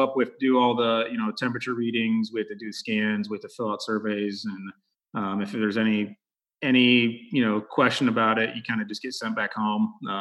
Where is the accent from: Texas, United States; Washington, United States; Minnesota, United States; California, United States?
Texas, United States; Growing up in Texas, obviously I played football.